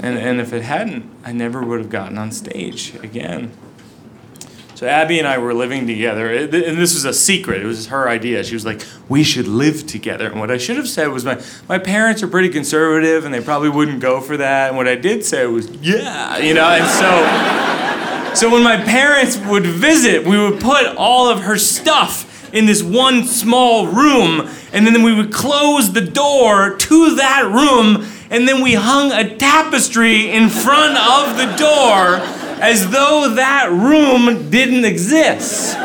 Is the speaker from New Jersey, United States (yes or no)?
yes; New Jersey, United States; I'm from Jersey.